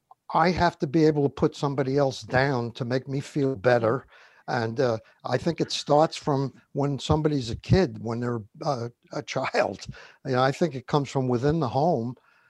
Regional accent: Brooklyn, New York, United States; born there; I remember as a kid in the middle of World War II being called a Nazi. I was born in Brooklyn.

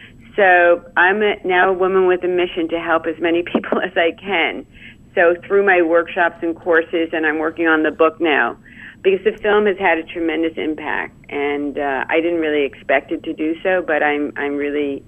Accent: Long Island, New York, United States; I grew up on Long Island at a time and a place where having a nose job was a rite of passage

